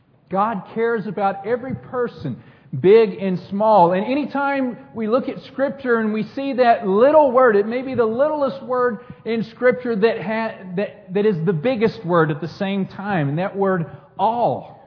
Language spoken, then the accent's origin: English; Texas, United States; My wife and I, we grew up in South Texas, and sometimes we do miss the green grass.